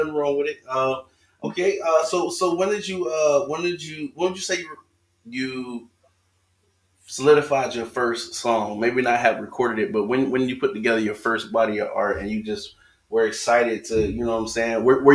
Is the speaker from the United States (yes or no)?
yes; Florida, United States; now in Texas, United States; I'm originally from Florida. I know I stay in Texas.